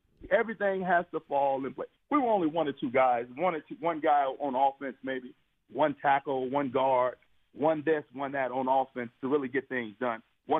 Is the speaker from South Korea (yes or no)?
no; Tucson, Arizona, United States; Yeah, I'm from Tucson, Arizona, and I go to Philadelphia